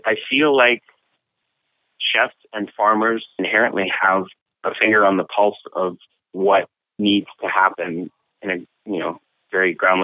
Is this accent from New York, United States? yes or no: no; McKees Rocks, Pennsylvania, United States; when the steel mill industry in Pittsburgh collapsed, it affected McKees Rocks, my hometown, much in the same way that it affected Braddock